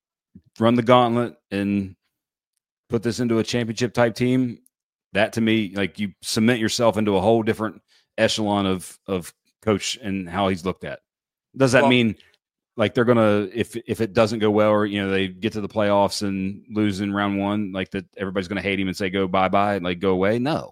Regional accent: West Virginia, United States; Go to school there, but I'm from there.

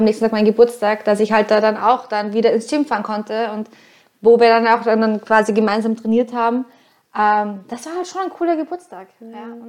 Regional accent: Vienna, Austria; wo kommst du her? Eigentlich aus Wien.

